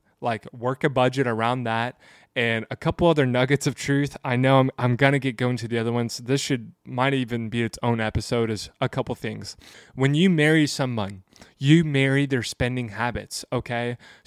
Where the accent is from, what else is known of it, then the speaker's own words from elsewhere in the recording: the South, United States; I grew up in the South.